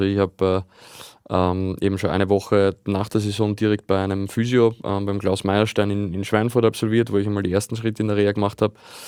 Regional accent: Vienna, Austria; für mich als Wiener im Urlaub daheim zu sein bei Familie und Freunden

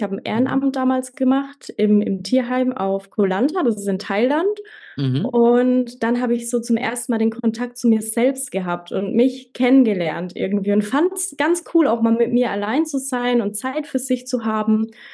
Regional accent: Bavaria, Germany; Ich komme aus der Nähe von Schweinfurt, das liegt in Unterfranken, Nordbayern.

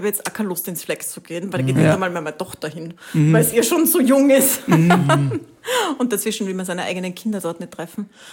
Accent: Italy; also born or lived in Spain; Bin nach Italien gefahren, wo ich aufgewachsen bin.

